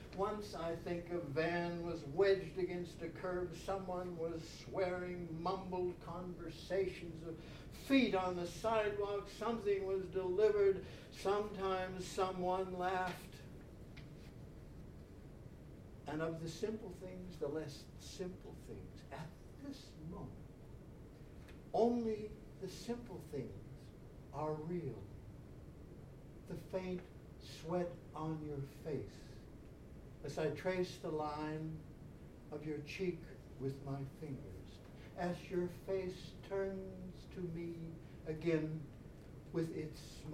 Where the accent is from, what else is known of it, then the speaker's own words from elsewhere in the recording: Pennsylvania, United States; I grew up with these in Pennsylvania